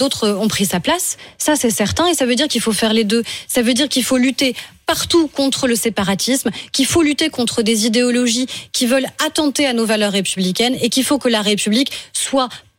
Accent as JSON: {"language": "French", "country": "France", "said": "Mais moi, je suis française."}